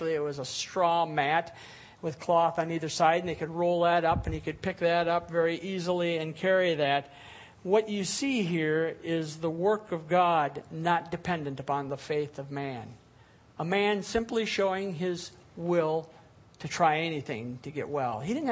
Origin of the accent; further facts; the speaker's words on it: Fairwater, Wisconsin, United States; When I was a senior in high school, the church I grew up in Fairwater, the Zion Lutheran Church there